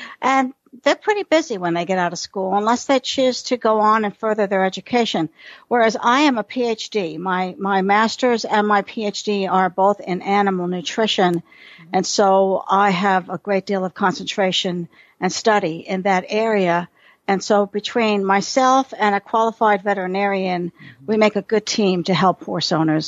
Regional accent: New York City, New York, United States; I'm a city girl. I grew up in New York City. I didn't know where milk came from.

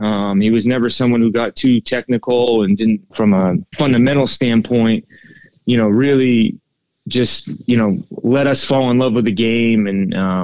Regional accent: New England, United States; growing up in New England, I always idolized Tito for what he did in Boston

